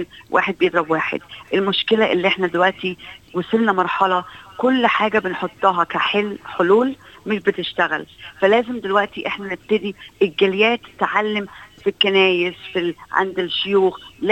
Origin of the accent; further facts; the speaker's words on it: Egypt; احنا كجاليه مصريه وعربيه يؤسفني اقول وبشوفها كتير